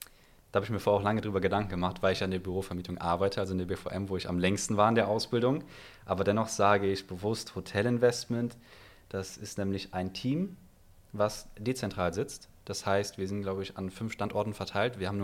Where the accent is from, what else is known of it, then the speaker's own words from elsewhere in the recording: Neuwied, Rhineland-Palatinate, Germany; Ich komme nicht hier aus dem Frankfurter Raum, ich komme aus Neuwied, das ist so anderthalb Stunden von hier weit weg.